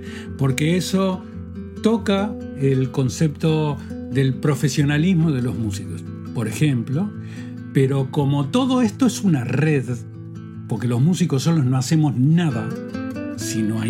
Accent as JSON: {"language": "Spanish", "region": "Salto", "country": "Uruguay", "tie": "born there", "said": "Yo soy nacido en Salto"}